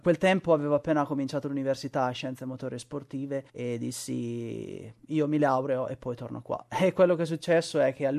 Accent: Città di Castello, Umbria, Italy; moved away as an adult; now in Sydney, Australia; Ho 31 anni, sto andando per i 32, vengo da Città di Castello che è nell'Alta Umbria.

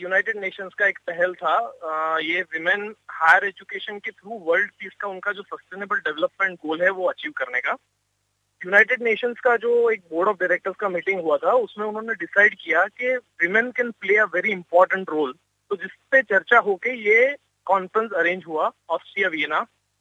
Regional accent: Gujarat, India; जैसे कि मैं गुजरात से बिलोंग करता हूँ

